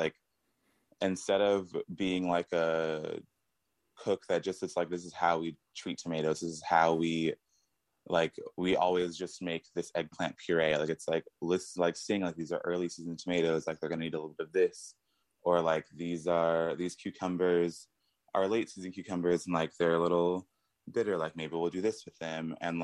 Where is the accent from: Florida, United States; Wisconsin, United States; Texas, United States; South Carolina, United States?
Texas, United States; Houston; Originally, I'm from Houston.